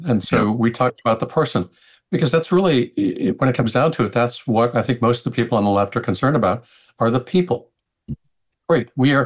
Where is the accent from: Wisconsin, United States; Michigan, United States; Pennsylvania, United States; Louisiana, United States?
Michigan, United States; Detroit; moved away as an adult; also born or lived in Chicago / New Jersey; now in Seattle, United States; Well, I'm originally from Detroit and took a job in the consumer electronics realm many, many years ago, transferred to Chicago and then New Jersey and then out here to Seattle. And I've been in this area now for 35 years.